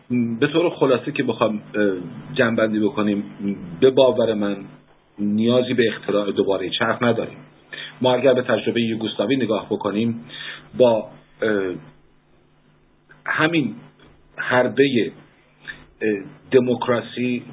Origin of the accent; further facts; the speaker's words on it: Khuzestan, Iran; من به عنوان یک ایرانی، به عنوان یک خوزستانی، به غیر خوزستانی نیاز ندارم برای دفاع کردن از خوزستان